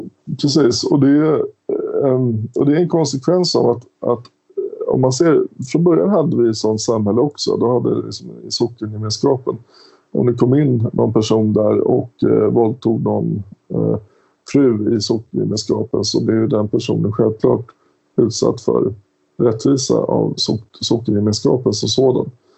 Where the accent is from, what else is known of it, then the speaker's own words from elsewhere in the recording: Stockholm, Stockholm County, Sweden; Folket är ju då att en dalmas ska känna identitet med mig som stockholmare och att vi ska vara ett.